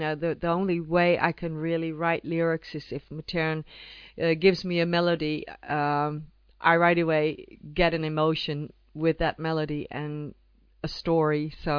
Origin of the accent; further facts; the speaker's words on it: Atlanta, Georgia, United States; But when I was a teenager, back in Georgia, I started singing regularly with a band